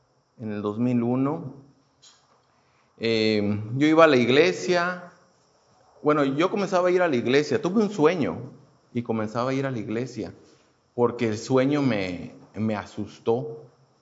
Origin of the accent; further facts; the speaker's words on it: Houston, Texas, United States; Vengo de la ciudad de Houston. He vivido ahí casi toda mi vida.